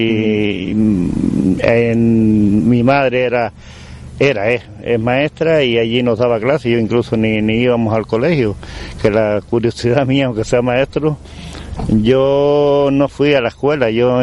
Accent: Cuba; yo me crié en Cuba, fui pequeño para allá, me crié en Cuba, tengo hermanos nacidos en Cuba. Curiosamente, mi madre también es nacida en Cuba, también de Miguel, y tengo todavía bastante familia en Cuba

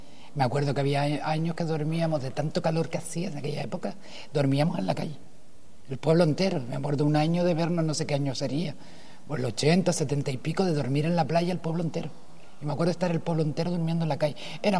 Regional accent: Morro Jable, Canary Islands, Spain; also born or lived in Las Palmas; en el año 70 no había que hicieran cesárea aquí, entonces nací en Las Palmas. Y luego mi infancia ha sido toda aquí en Morrojable. En la Punta de Andía, Cofete y Morro. Y Morrojable.

